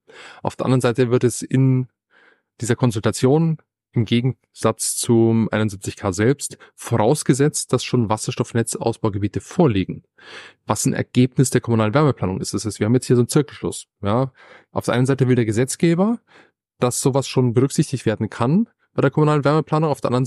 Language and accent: German; Bavaria, Germany; ich komme ja aus Bayern